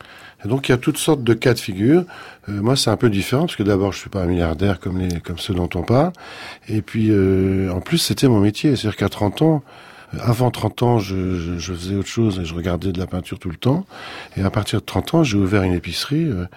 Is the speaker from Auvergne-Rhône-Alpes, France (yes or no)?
yes; Grenoble, Auvergne-Rhône-Alpes, France; qui est un architecte de ma ville natale, de Grenoble.